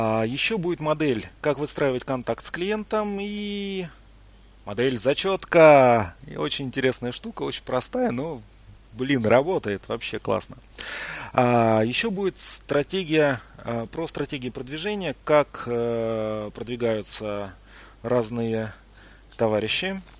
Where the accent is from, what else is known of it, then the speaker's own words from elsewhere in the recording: Yekaterinburg, Sverdlovsk Oblast, Russia; Екатеринбург, мой родной город, где я родился.